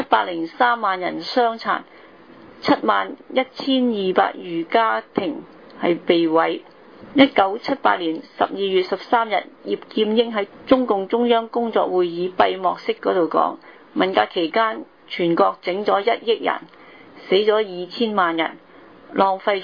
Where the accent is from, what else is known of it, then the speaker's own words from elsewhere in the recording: Hong Kong; 我們香港人有沒有吸取到文化大革命的教訓呢？